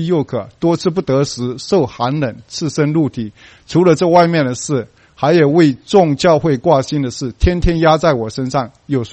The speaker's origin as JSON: {"language": "Chinese", "country": "China", "said": "我们中国人有讲到一个什么伯乐，伯乐是什么，会很会相马的。"}